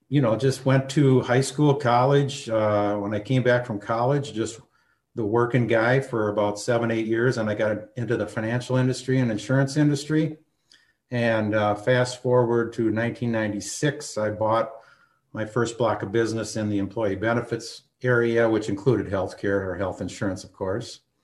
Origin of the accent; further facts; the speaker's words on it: Bloomington, Minnesota, United States; I grew up in Bloomington, Minnesota here. I'm 63 years old.